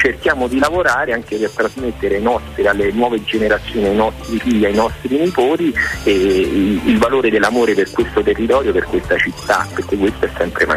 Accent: Latina, Lazio, Italy; now in United Kingdom; noi siamo di Latina, quindi anche se ormai viviamo in Inghilterra siamo legati a questo territorio e l'amiamo

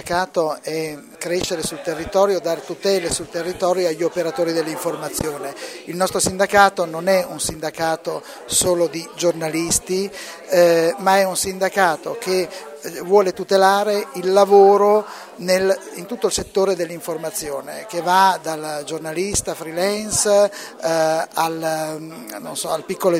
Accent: Turin, Piedmont, Italy; si dice dalle mie parti, io sono di Torino

